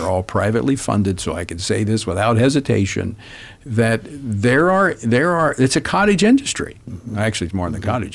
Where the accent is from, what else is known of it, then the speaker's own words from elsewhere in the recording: Louisiana, United States; my home state of Louisiana is a friend